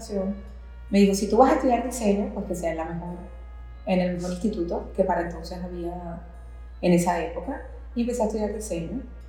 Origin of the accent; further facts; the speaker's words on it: Caracas, Capital District, Venezuela; yo soy caraqueña.